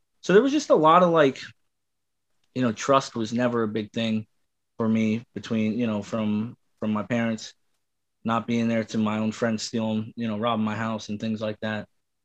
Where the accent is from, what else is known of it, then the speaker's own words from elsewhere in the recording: Allentown, Pennsylvania, United States; also born or lived in Bethlehem; No, I'm born and raised in Lehigh Valley. Really, I grew up in Allentown on Fifth and Liberty, although I was born in Bethlehem.